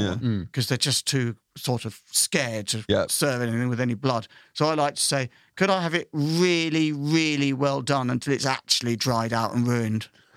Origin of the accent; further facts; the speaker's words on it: United Kingdom; I'm British